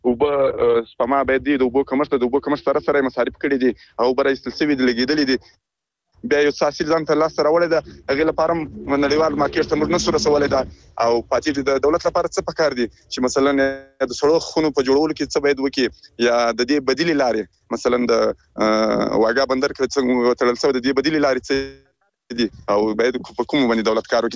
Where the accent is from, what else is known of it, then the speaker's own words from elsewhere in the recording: Zabul, Afghanistan; زه خپل د زابل ولایت دی